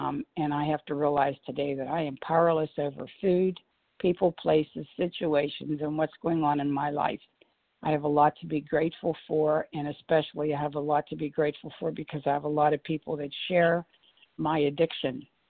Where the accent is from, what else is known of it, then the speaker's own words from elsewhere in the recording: Pennsylvania, United States; And I'm in Florida on vacation, and I'm from Pennsylvania.